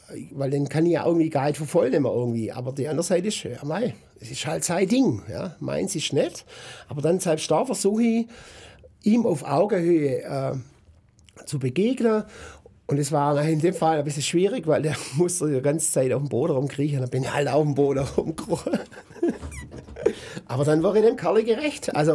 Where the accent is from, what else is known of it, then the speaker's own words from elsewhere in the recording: Göppingen, Baden-Württemberg, Germany; Und ich komme ja ursprünglich aus Göppingen, also fast Nachbar.